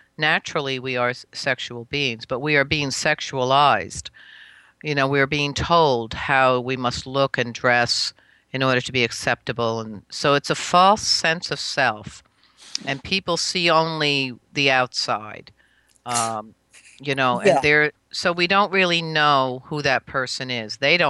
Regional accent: New Paltz, New York, United States; born there; Well, I was born in 1942. I was born actually in New Paltz here. It's only 100 miles from New York City in the Hudson Valley.

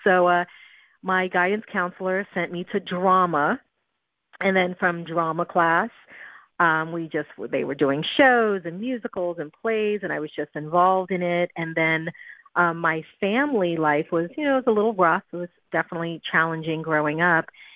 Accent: Brooklyn, New York, United States; I grew up in New York in Brooklyn

